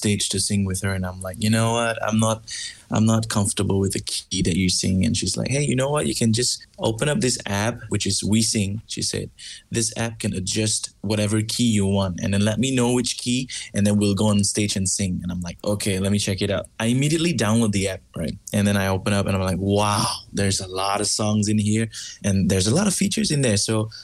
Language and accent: English; Ipoh, Perak, Malaysia; also born or lived in Kuala Lumpur; I'm from Ipoh, born and raised in Ipoh. I worked in KL, and now I'm back in Ipoh because of family business.